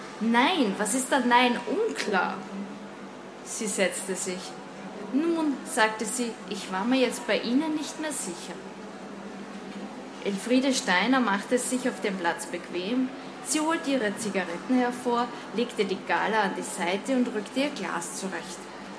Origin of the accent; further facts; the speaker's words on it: Vienna, Austria; Man wird es mir eh anhören und das Buch spielt ja auch in Wien. Also ich bin Österreicherin